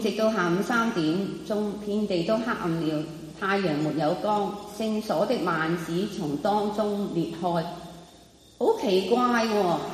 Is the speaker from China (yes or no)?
yes; China; 我们中国人都会说人死如灯灭